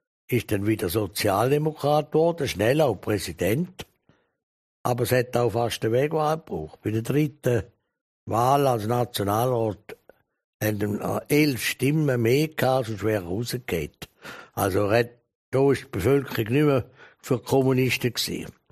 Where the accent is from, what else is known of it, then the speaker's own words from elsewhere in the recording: Schaffhausen, Switzerland; Wir sind auf dem Rival aufgewachsen. Da hat man natürlich das verfolgt, was da in Schaffhausen geht.